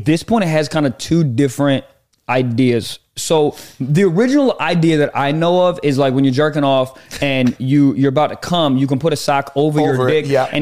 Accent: East Coast, United States; like where he's from West Coast, I'm from East Coast.

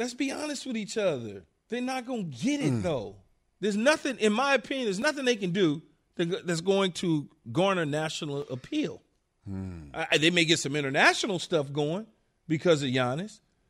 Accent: Los Angeles, California, United States; My hometown. Right, it would be Los Angeles Rams.

